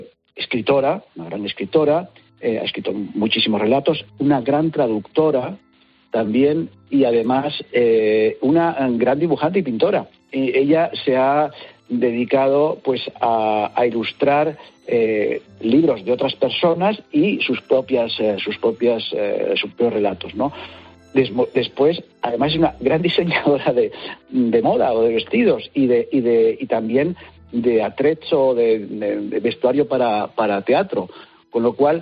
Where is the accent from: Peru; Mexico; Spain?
Spain; siendo español y estando lejos de Dinamarca